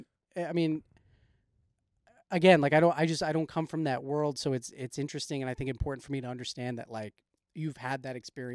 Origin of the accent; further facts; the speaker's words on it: Northeast, United States; cause I grew up in the Northeast it's like, you know, I grew up in like a predominantly white town too.